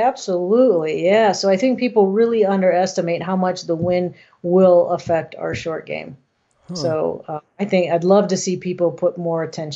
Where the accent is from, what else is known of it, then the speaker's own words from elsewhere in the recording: Quad Cities, Iowa, United States; I grew up in the Quad Cities, and he was...